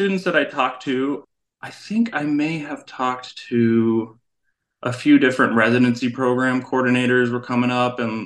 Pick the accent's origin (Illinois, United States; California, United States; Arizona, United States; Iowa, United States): Arizona, United States; Phoenix; also born or lived in Las Vegas, Nevada; I grew up in the West Coast, Las Vegas and Phoenix, Arizona, kind of between the two.